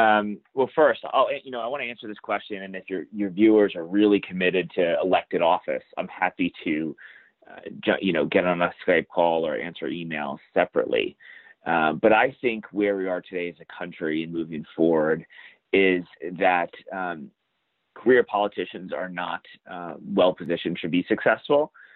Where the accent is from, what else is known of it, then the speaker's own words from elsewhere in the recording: New Jersey, United States; I was the youngest of three boys growing up on the Jersey Shore, and I've had like part-time jobs since I was 10 years old.